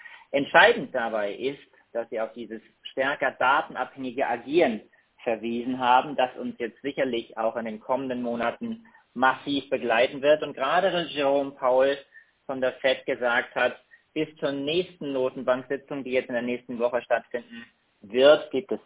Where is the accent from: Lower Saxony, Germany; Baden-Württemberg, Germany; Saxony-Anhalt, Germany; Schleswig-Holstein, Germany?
Schleswig-Holstein, Germany; Kiel; aus Kiel zu berichten hat, meiner alten Heimat, wo ich auch geboren bin und herkomme.